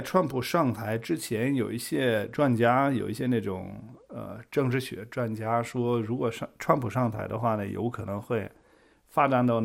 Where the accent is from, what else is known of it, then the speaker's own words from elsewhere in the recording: Germany; Chinese is a second language; 就包括我作为一个德国人，